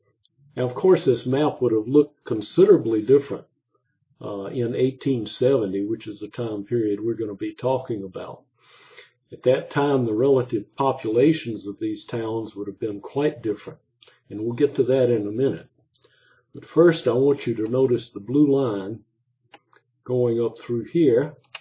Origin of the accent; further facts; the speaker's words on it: Cameron, South Carolina, United States; moved away as an adult; also born or lived in Orangeburg; now in Texas, United States; I was born in Orangeburg. I grew up in Cameron. I graduated from Clemson. I married my Orangeburg sweetheart. And in 1965, we were gone to Texas.